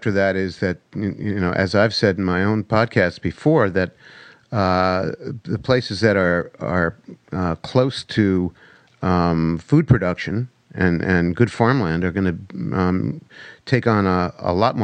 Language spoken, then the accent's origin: English; New York City, New York, United States; I grew up in New York City, but not Williamsburg.